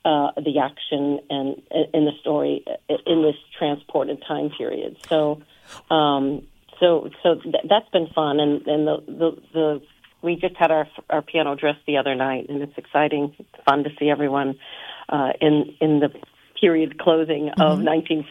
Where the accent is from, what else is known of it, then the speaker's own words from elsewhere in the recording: New Hampshire, United States; Well, first of all, I'm not from Texas. I'm from New Hampshire.